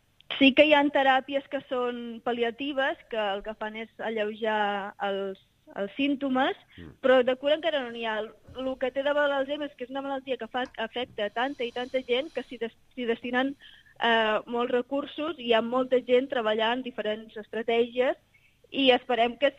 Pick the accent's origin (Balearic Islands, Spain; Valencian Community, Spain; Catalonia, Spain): Catalonia, Spain; now in Netherlands; jo sóc l'única catalana que hi ha.